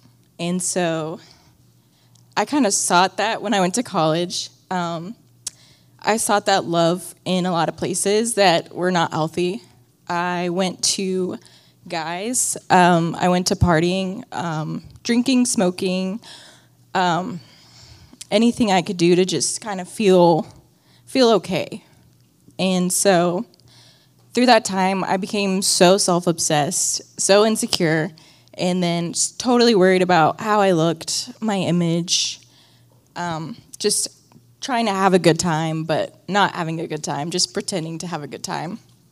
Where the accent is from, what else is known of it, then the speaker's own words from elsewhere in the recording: Searcy, Arkansas, United States; But I am from Searcy, Arkansas. I grew up in church